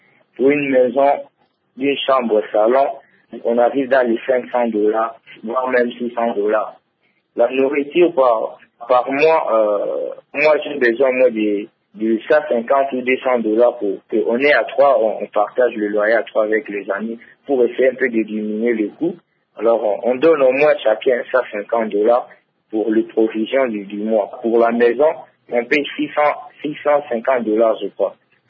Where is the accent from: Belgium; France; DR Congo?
DR Congo; now in Johannesburg, South Africa; Quand on a des amis ici d'Africains, on a honte de dire qu'on est du Congo. On a honte de montrer même les images du pays.